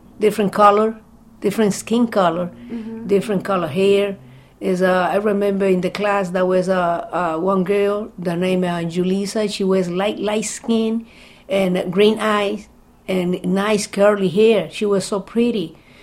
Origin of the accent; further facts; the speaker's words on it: Dominican Republic; You know, I'm from Dominican.